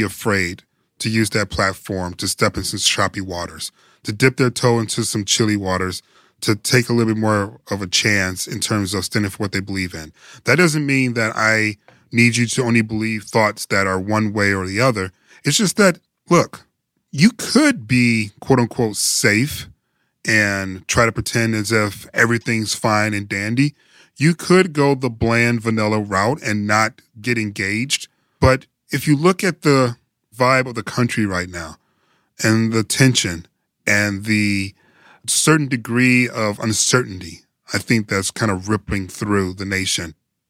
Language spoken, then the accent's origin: English; Detroit, Michigan, United States; I'm from Detroit. We hated the Bulls.